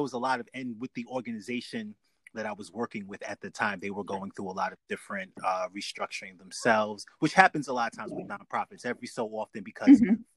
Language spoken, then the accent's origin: English; New York, United States; now in Atlanta, United States; I'm currently in the Atlanta area. I'm originally from New York.